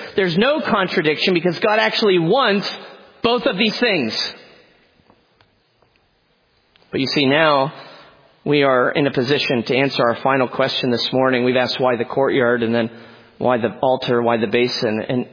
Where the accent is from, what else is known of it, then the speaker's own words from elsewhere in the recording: Pennsylvania, United States; moved away as an adult; now in Kalamazoo, United States; I am a proud PA resident, born and bred. The Lord had other plans, though, so we're in Michigan now